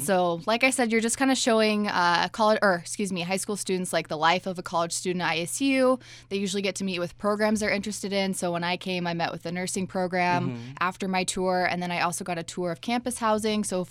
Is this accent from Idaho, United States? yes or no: yes; Meridian, Idaho, United States; I am from Boise, and then I grew up in Meridian.